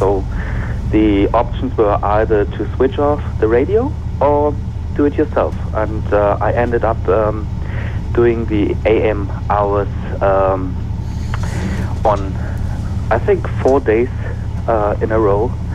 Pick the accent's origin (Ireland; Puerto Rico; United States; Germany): Germany; Bonn, North Rhine-Westphalia; English is a second language; I'm from Bonn.